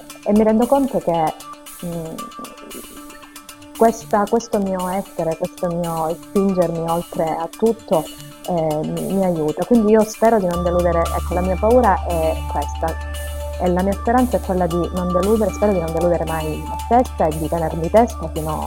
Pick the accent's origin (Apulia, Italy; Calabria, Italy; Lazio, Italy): Calabria, Italy; Luzzi; also born or lived in Cosenza; io abito nella zona Valliva di Luzzi da sempre, quindi fin dalla nascita io sono residente qui nella zona appunto periferica, quindi giù. Però ho trascorso la mia infanzia e la mia adolescenza in paese